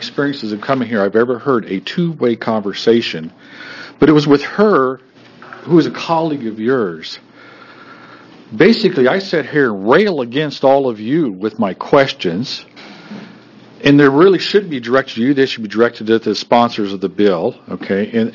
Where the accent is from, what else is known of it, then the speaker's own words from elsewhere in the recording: United States; I'm from Linn County.